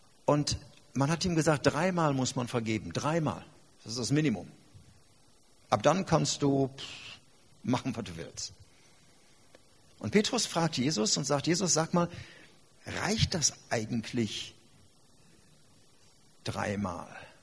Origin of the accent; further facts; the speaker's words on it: Gelsenkirchen, North Rhine-Westphalia, Germany; ich komme aus Gelsenkirchen, ich bin Schalke-Fan